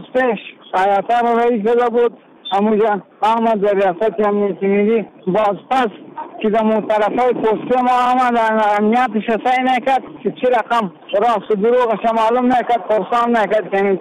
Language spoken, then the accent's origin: Persian; Afghanistan; ما سر از خدمتگارای افغان هستیم از افغانستان هستیم